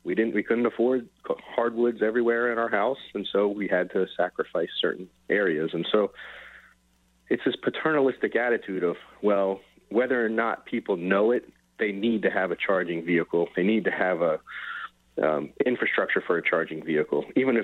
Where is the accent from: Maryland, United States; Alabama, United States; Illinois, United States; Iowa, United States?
Maryland, United States; born there; You know, I was born here in Frederick County, so I've seen Frederick County at its core is a conservative county